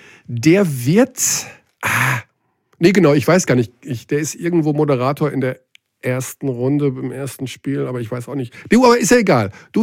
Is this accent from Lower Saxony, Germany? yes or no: yes; Dissen, Lower Saxony, Germany; Meine Heimatstadt Dissen.